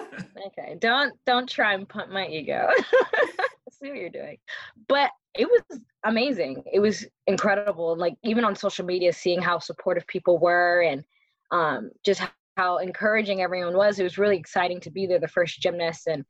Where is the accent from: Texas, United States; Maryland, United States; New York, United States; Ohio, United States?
Maryland, United States; born there; I went to University of California, Berkeley. I was born in Maryland. So it was across the country for me. And I was competing for Jamaica